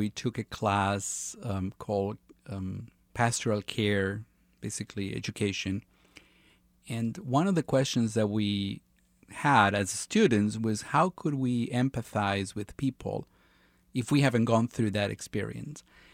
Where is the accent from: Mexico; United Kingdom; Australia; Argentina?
Argentina; now in United States; the time I grew up in Argentina and then the time I came to America